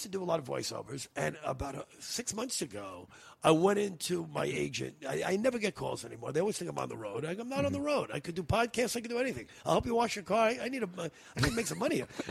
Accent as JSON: {"language": "English", "region": "New York", "country": "United States", "tie": "born or raised there", "said": "Disneyland to me, when I was a kid, growing up in New York, Disneyland was, very few friends of mine."}